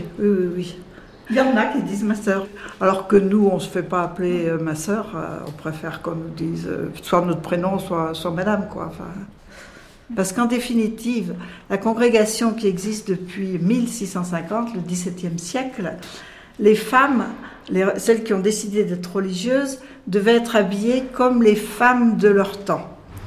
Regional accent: Dompierre-sur-Veyle, Auvergne-Rhône-Alpes, France; born there; à Dompierre-sur-Velle, une petite... un petit village près de Bourg-en-Bresse. Je suis née dans une famille de 7 enfants. J'étais la 4e, l'aînée des 4 petits à l'époque. Et voilà, une famille chrétienne, engagée

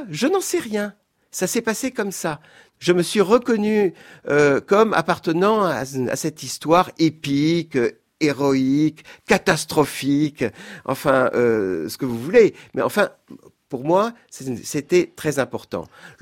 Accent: France; je suis d'abord français, et je le dis toujours comme ça, je suis français par le nom du pays.

